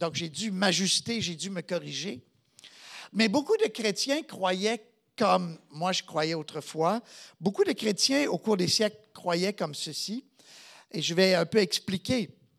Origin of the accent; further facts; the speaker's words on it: Gatineau, Quebec, Canada; Quand j'étais petit, j'ai grandi à Gatineau et ma famille, qui était catholique pratiquante, nous n'étions pas particulièrement pieux. Mais on était quand même pratiquants